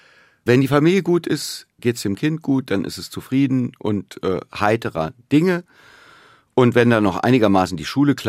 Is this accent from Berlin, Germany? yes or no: yes; Berlin, Germany; diesen Irrsinn da irgendwie in mich aufzunehmen als Berliner